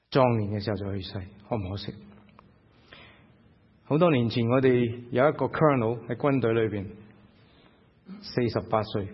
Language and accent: Cantonese; Guangdong, China; 中国人，我哋广东人话唔见棺材都唔流眼泪。